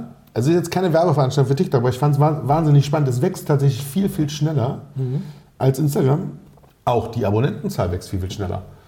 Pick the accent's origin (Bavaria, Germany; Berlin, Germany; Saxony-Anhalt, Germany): Berlin, Germany; Ja, wir sind ja aus Berlin